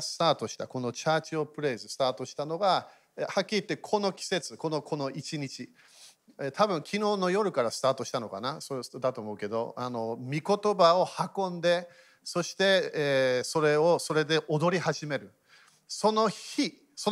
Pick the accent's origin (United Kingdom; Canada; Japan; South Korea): United Kingdom; Japanese is a second language; だから私イギリス人、半分ドイツ人入れるわけ。